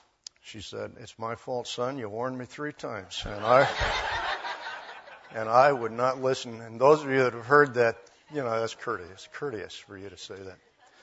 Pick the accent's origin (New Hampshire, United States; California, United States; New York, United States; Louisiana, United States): California, United States; I grew up in Southern California, and everybody from the desert Southwest has had a run-in at some time in their childhood with the valley fever.